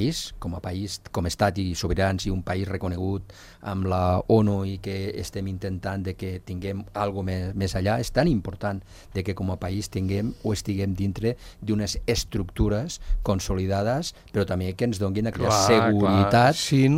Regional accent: Andorra; però nosaltres som andorrans.

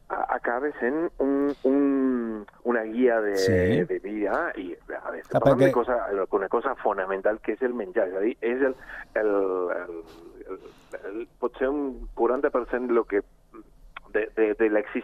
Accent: Argentina; És que venim de l'Argentina, curiosament trobem, sobretot a Espanya i gran part de Andorra en general, que és molt tradicional que encara es cuina no?

